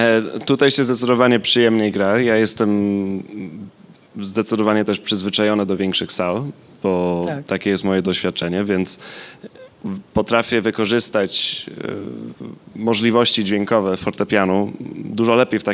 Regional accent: Canada; Jestem z Kanady, więc będzie to neutralna odpowiedź.

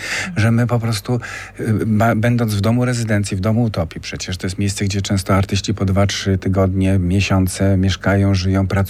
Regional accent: Kraków, Lesser Poland, Poland; z Nowej Huty w ogóle się wychowywałem na jednym z blokowisk i też czuję tą dzielnicę bardzo.

